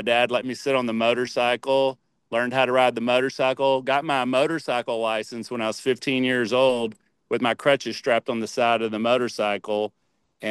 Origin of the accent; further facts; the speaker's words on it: Arlington, Texas, United States; Well, I'm a native Texan. I was born in Arlington, and back in 1966, in my house, my fireplace fell off the wall and fell on top of me.